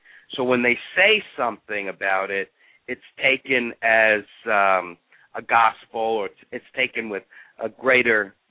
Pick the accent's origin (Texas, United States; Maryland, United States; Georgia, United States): Texas, United States; Austin; Now, Austin, where I've marketed there, and I come from Austin, I have maybe 200 hits.